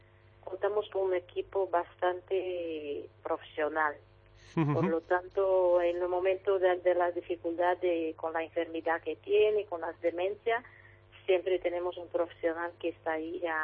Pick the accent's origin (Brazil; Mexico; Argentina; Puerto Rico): Brazil; Spanish is a second language; moved away as an adult; now in Spain; Yo soy del Brasil.